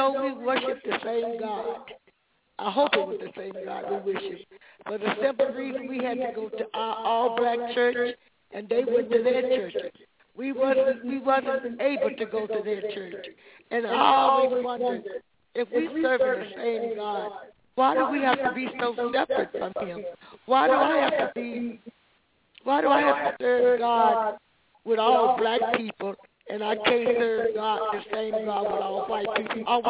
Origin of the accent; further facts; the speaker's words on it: Mississippi, United States; Well, growing up in the South is something that you have to really deal with, because first of all, you have to deal with the weather.